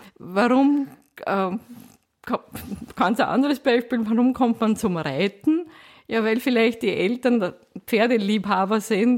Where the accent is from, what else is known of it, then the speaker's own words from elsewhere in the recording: Vienna, Austria; seit 2001 bin ich wieder sozusagen zurück in meine Heimatstadt. Ich bin an der Technischen Universität Wien Professorin für Wirtschaftsinformatik.